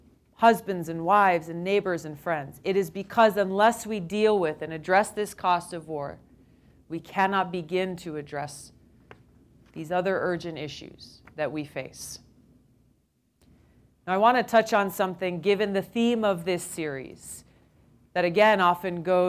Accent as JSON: {"language": "English", "region": "Hawaii", "country": "United States", "tie": "born or raised there", "said": "We look back to a lot of folks from my home state who were very much affected during World War II with the mass internment of Japanese Americans. We had families in Hawaii who were literally torn apart"}